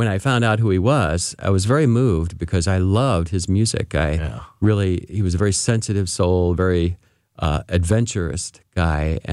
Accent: St. Louis, Missouri, United States; now in Tustin, United States; No, I grew up in St. Louis. I was born in Louisiana. I grew up here, and I moved in 94 to California.

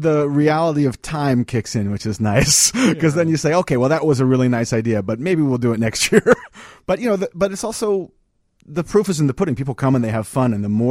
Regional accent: East Coast, United States; now in Chicago, United States; I'm a immigrant to Chicago. I grew up on the East Coast, but I came out here

